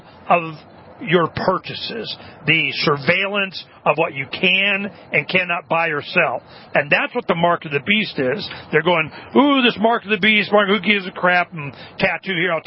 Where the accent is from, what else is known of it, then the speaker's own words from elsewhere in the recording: Florida, United States; born there; U.S. citizen, I was born in Florida.